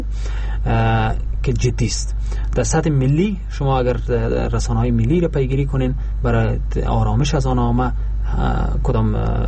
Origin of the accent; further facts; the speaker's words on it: Afghanistan; ما به عنوان یک افغانی که هر روز دسترسی به رسانه دارم